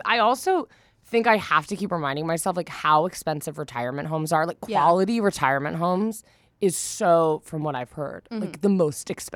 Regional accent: California, United States; I'm from Northern California.

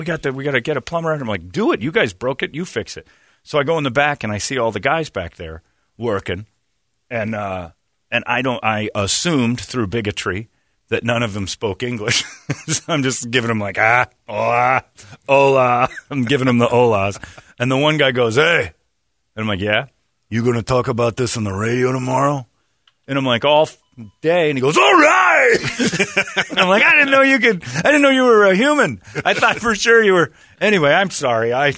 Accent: Cleveland, Ohio, United States; I'm from Cleveland.

